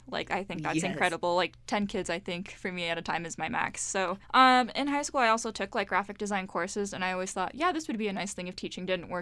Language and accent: English; Twin Falls, Idaho, United States; stepping away from my hometown, because I grew up in Twin Falls, and as much as I love that little town, I needed to get out and do something new, you know?